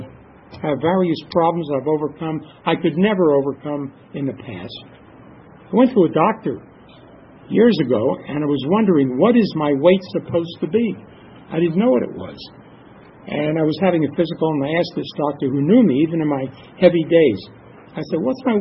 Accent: Los Angeles, California, United States; I went over to him, and I said … I'm from Los Angeles.

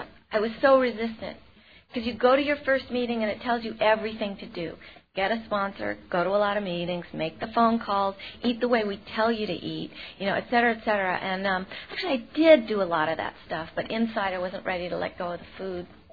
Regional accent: New York, United States; I'm from Westchester County, New York, you know, I'm no addict.

